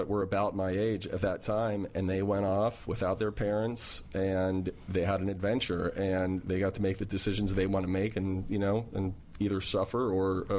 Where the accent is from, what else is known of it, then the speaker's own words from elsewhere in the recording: North Miami Beach, Florida, United States; I'm from North Miami Beach, Florida.